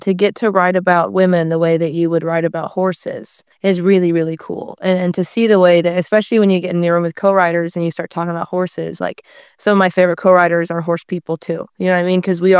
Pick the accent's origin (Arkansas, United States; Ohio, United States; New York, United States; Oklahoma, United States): Oklahoma, United States; now in Nashville, United States; And if growing up in Oklahoma, if you didn't have horses, someone had horses in the sense of like they weren't this foreign thing to you.